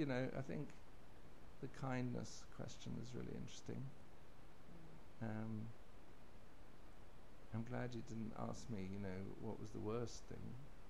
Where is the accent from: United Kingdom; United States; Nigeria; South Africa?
United Kingdom; because I come from Britain